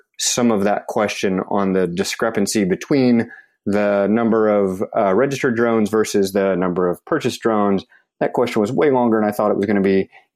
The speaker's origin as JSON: {"language": "English", "region": "California", "country": "United States", "said": "from Southern California."}